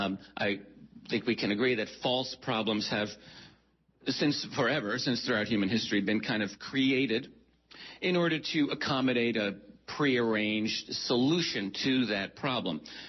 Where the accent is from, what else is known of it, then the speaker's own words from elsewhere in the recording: Northeast, United States; Those are my people. I'm from the Northeast.